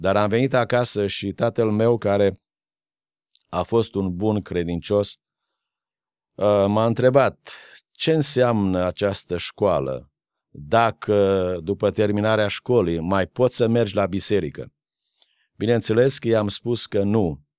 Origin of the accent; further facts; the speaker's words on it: Bolvașnița, Caraș-Severin, Romania; born there; Sigur, pentru că eram din aceeași zonă. Eu m-am născut la Bolvașnița